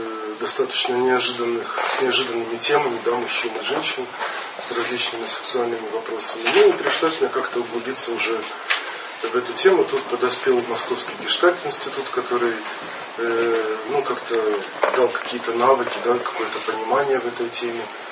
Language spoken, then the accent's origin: Russian; Odesa, Odesa Oblast, Ukraine; я родился и живу в Одессе.